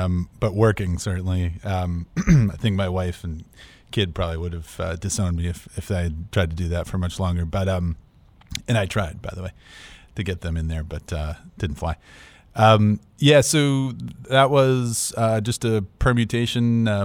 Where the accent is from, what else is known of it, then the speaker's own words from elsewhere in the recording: Lexington, Massachusetts, United States; I grew up in Lexington, Massachusetts, just outside Boston.